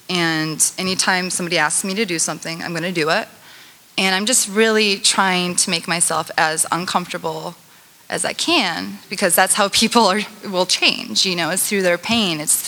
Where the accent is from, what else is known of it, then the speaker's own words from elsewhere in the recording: Canada; now in United States; Like, I'm Canadian. Have a green card, and you know, as a foreigner, three strikes and you're out of the country.